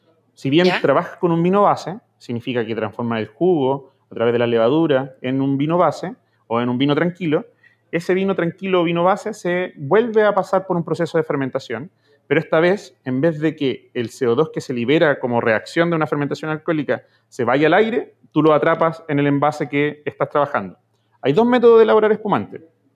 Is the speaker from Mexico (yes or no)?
no; Chile; nosotros, como chilenos, como país productor de vinos espumantes